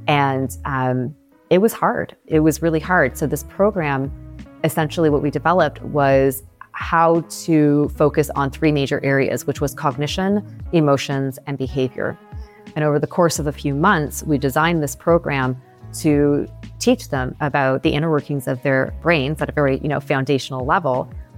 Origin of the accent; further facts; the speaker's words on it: Toronto, Ontario, Canada; We're both from Toronto. It was a local organization here in Toronto.